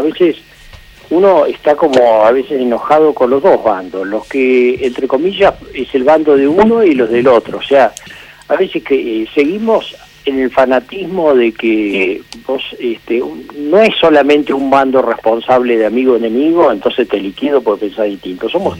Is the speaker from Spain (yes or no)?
no; Argentina; los que somos argentinos